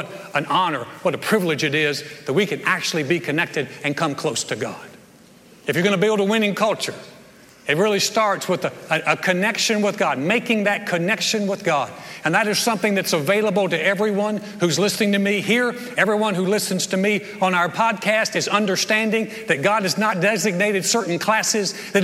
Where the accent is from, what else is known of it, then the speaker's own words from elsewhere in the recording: the South, United States; but I'm from the South and it's Jabez. If really from the South, it's like Billy Jabez.